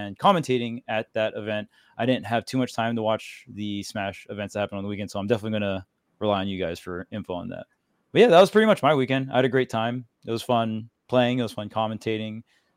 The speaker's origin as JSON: {"language": "English", "region": "Hawaii", "country": "United States", "said": "I'm from Hawaii, so it's like my home region, so it means a lot to me to see these kinds of events"}